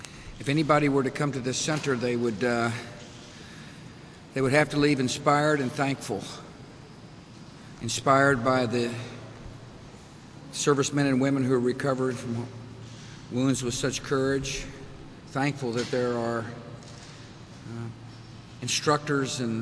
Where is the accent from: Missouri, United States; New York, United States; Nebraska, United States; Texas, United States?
Texas, United States; San Antonio; right here in my home state of San Antonio, Texas.